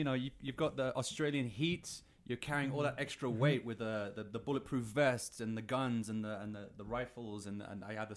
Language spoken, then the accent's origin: English; England, United Kingdom; I'm English, so that's my humor too.